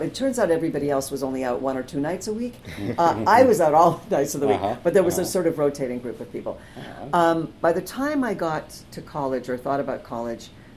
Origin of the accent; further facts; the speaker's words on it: Montreal, Quebec, Canada; I'm originally from Montreal, mm-hmm. and I grew up in a family where my mother's Canadian, my father's a Holocaust survivor, and I grew up in a Holocaust neighborhood